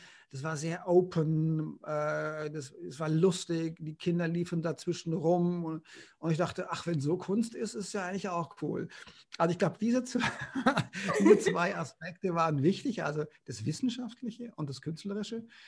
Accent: Konstanz, Baden-Württemberg, Germany; Also ich bin gegenüber von einem der letzten Bauern groß geworden in Konstanz am Bodensee.

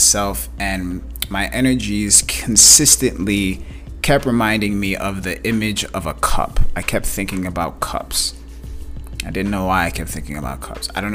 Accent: Bronx, New York, United States; also born or lived in Brooklyn; I grew up in the Bronx, born in Brooklyn. I'm a New York City kid.

